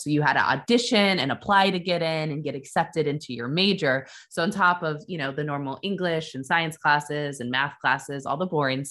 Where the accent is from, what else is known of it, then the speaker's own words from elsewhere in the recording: Kansas City, Missouri, United States; So I'm from Kansas City, Missouri. That's where I grew up. And I grew up watching the Kansas City Chiefs, having season tickets.